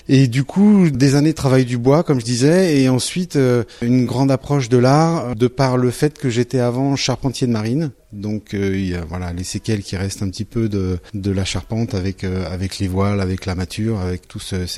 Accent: Paris, Île-de-France, France; Quand on est parisien, on a envie de s'échapper.

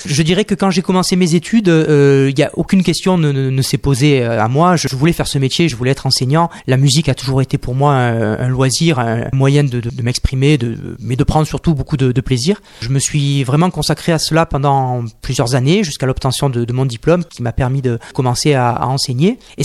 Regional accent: Marseille, Provence-Alpes-Côte d'Azur, France; born there; je suis né à Marseille, en effet. Mais je dirais que j'ai des racines un petit peu éparpillées dans la Provence, puisque mon papa tenait un petit hôtel-restaurant à Bayonne, donc dans les Alpes de Haute-Provence.

